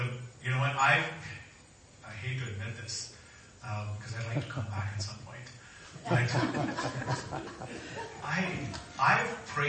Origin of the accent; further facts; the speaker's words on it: Pakistan; now in Canada; growing up in Pakistan, you're molded to be a Christian.